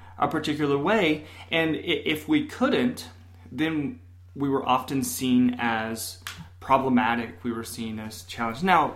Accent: Florida, United States; I grew up in Florida.

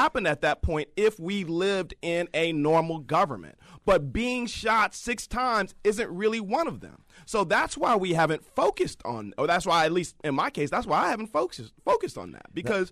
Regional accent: Inkster, Michigan, United States; I grew up in Inkster, Michigan, walking down the middle of the street from about 10 years old to when I went to college in 18.

